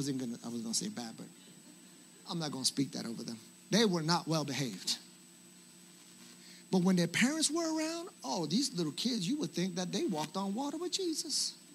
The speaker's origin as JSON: {"language": "English", "town": "New York City", "region": "New York", "country": "United States", "tie": "born there", "said": "I was born in New York City. And parents both in addiction, and we didn't have a whole lot of finances"}